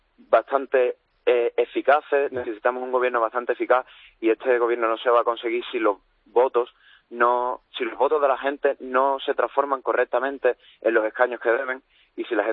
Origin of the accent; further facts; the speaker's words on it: Andalusia, Spain; now in Seville, Spain; Yo soy de un pueblo de Cádiz, Benalúcar, Vieja.